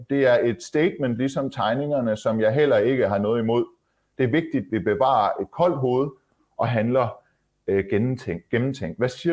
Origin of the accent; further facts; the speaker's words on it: Iran; now in Denmark; Vi kommer minsanden begge to fra Iran. Vi er danskere med en etnisk iransk baggrund.